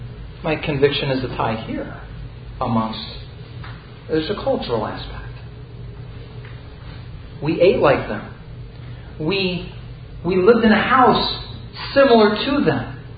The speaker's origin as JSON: {"language": "English", "country": "Philippines", "tie": "born or raised there", "said": "Many of you know I grew up in the Philippines. We went to the Philippines and we were actually living out in a remote part of one of the islands with the natives"}